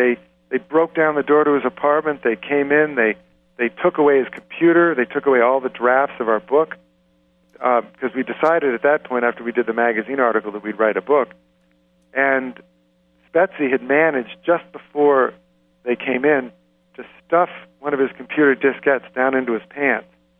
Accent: United States; But I'd always felt, you know, being an American, and, you know, I'm fairly well known.

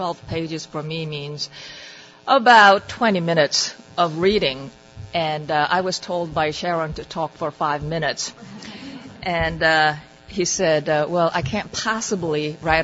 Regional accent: South Korea; I was growing up in Korea in the 1970s

